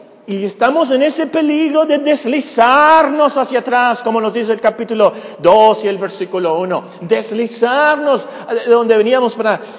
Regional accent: United States; Yo soy americano. Perdonen los canadienses, ¿verdad? Yo soy americano.

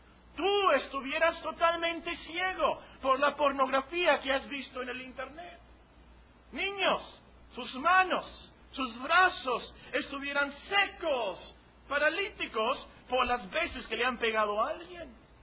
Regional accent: Mexico; Soy mexicano, por supuesto, así que voy a hablar de los mexicanos.

